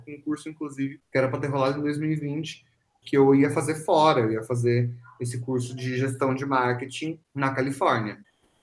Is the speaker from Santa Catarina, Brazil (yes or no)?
no; Piraju, São Paulo, Brazil; E eu me formei na faculdade do interior, na Metodista lá do interior, e vim lá de Piraju, sem saber falar inglês.